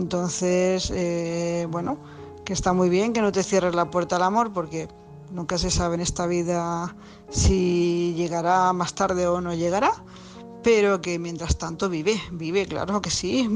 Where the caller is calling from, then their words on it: Tarragona, Catalonia, Spain; corresponsal de Tarragona